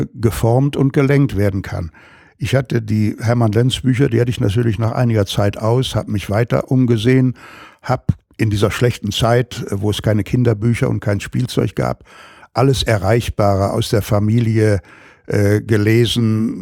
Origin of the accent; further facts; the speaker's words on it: Essen, North Rhine-Westphalia, Germany; Bin in Werden an der Ruhr, nicht weit vom Baldeneysee geboren. Bin in der Natur und wie Sie gerade schon sagten, in schwierigen Zeiten der Kriegs- und Nachkriegsjahre aufgewachsen.